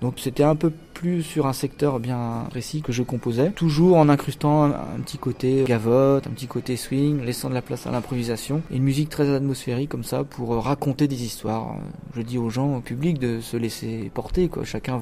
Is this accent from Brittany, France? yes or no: yes; Le Faouët, Brittany, France; dans le centre Bretagne, dans le Morbihan, au Faouët exactement, là où j'ai grandi